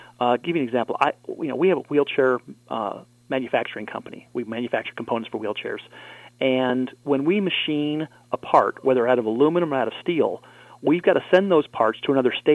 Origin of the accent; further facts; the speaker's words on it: California, United States; also born or lived in Hawaii; Well, I grew up in California. I lived in Hawaii for a while